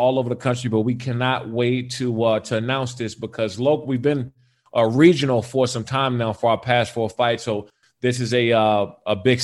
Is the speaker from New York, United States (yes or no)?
no; Maryland, United States; So back in D.C., Maryland, Virginia area, I grew up in Prince George's County.